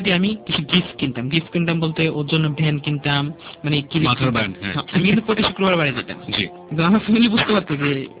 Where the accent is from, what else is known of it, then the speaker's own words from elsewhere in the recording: Comilla, Chittagong Division, Bangladesh; আমাদের বাড়ি কুমিল্লা বড়রা ছিল।